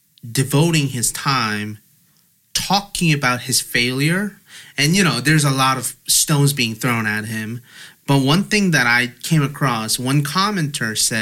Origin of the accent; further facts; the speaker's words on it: South Korea; English is a second language; when I was growing up in Korean elementary school system, principal would always say, brush your teeth.